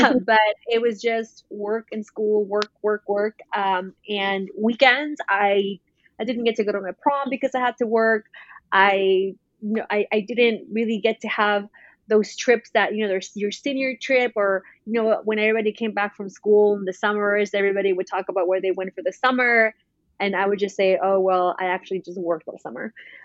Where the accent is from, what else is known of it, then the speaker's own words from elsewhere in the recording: Oaxaca, Mexico; now in Los Angeles, United States; So moving to LA, I absolutely loved it. Like, I grew up in Oaxaca watching Saved by the Bell and Full House. Obviously, they were all dubbed, they were all in Spanish